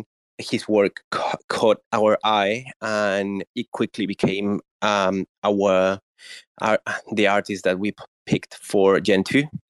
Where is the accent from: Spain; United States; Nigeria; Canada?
Spain; Madrid, Community of Madrid; English is a second language; now in London, United Kingdom; I'm from Spain, from Madrid, Spain, but I've been living in London for 10 years already.